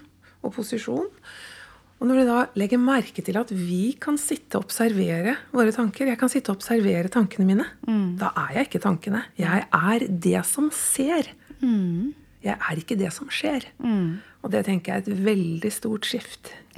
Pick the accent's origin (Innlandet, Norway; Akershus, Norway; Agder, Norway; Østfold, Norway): Østfold, Norway; Sarpsborg; now in Oslo, Norway; kanskje det skjer litt senere i Oslo enn det gjorde når jeg vokste opp i Sarpsborg, og da flyttet vi hjemmefra ganske tidlig.